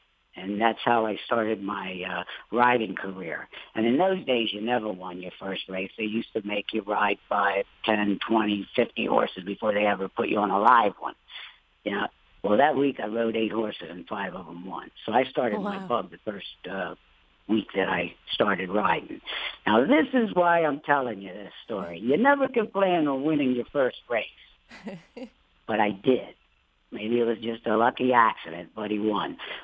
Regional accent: Marlton, New Jersey, United States; also born or lived in Mount Holly; Well, I was born in Mount Holly, and I lived on a farm that my uncle owned in Marlton, New Jersey.

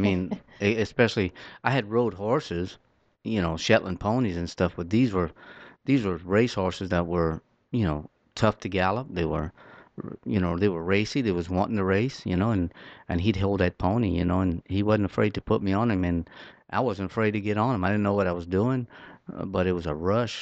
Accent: Erath, Louisiana, United States; We grew up in Erath, Louisiana.

